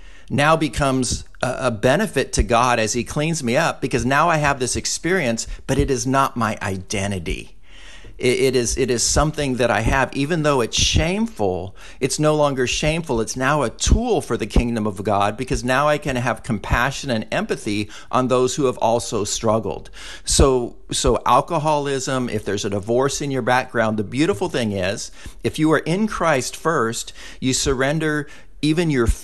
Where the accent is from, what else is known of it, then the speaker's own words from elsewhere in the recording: California, United States; I can't apologize for being a Californian. Many people in Texas may want me to, but I can't apologize for that.